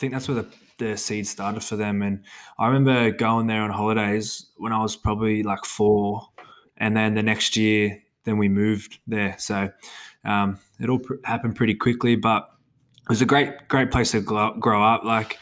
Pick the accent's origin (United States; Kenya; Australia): Australia; Avoca, New South Wales; also born or lived in Dubbo; I'm sort of very grateful that my parents decided to move to Avoca when they did. Nothing against, growing up in Dubbo, but I couldn't really, complain about my childhood. It was good growing up by the beach